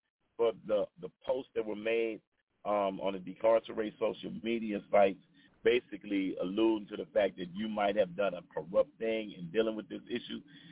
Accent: United States; And I think that that's a part of being American in the United States, with the ability to hold you accountable

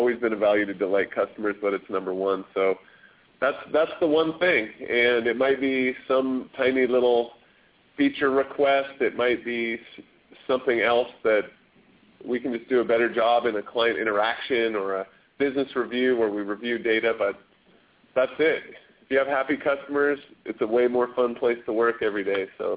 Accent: Seattle, Washington, United States; I grew up in Seattle.

